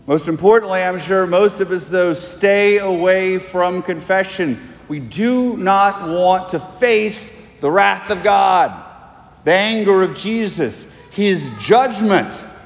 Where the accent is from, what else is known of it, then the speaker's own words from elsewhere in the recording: Lafayette, United States; So I grew up a lot in Lafayette with my family going to movies.